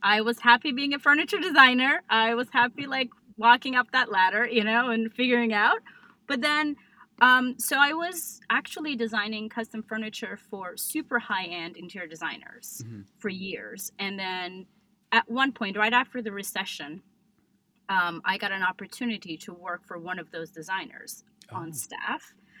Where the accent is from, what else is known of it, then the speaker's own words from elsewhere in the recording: Istanbul, Turkey; moved away as an adult; now in United States; But personally, I grew up in Istanbul, Turkey. And I moved to the States about 20 years ago to go to college.